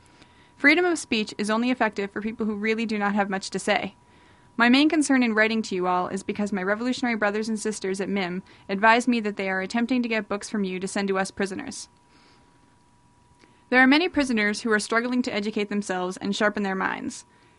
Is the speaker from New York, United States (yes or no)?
yes; New York City, New York, United States; I'm from New York City, the Bronx, and I know people that starved to death and froze to death.